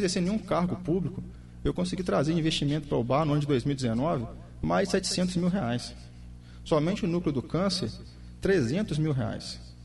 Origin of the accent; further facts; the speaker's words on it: Ubá, Minas Gerais, Brazil; eu sou natural de Ubá, eu vivi aqui o tempo inteiro da minha vida, meus pais são daqui, e saí para estudar.